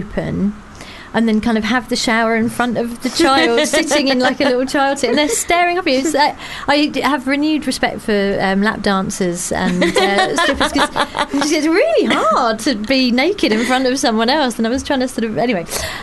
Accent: Croydon, London, United Kingdom; now in Manchester, United Kingdom; actually, I'm from Croydon originally. But, you know, I've been living in Manchester for such a long time. It feels like home.

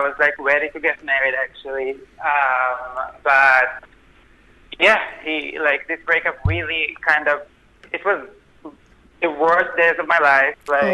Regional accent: Israel; moved away as an adult; now in New York, United States; I grew up in Israel. I moved to New York when I was 20.

